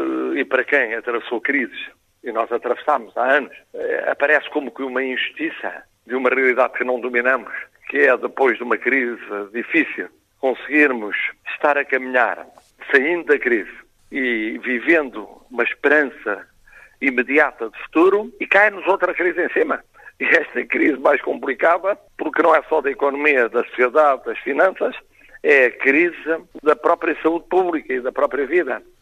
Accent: Portugal; Nós temos esperança porque somos portugueses.

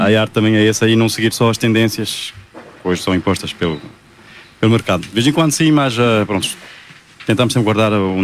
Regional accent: Portugal; moved away; nós também, quando viemos de Portugal, viemos sempre com os chutes, com os delfins, com essa música toda na cabeça.

